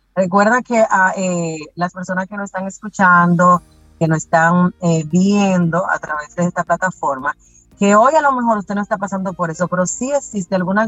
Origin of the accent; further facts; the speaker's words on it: Bonao, Monseñor Nouel, Dominican Republic; Tenemos pensado hacer varias porque yo soy de Bonao y obviamente no puedo dejar a Bonao gacho.